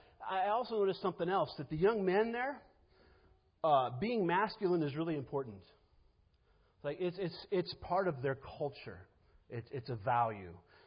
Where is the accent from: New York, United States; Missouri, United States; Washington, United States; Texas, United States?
Washington, United States; Spokane; some of the things I saw when I was growing up in Spokane and that kind of thing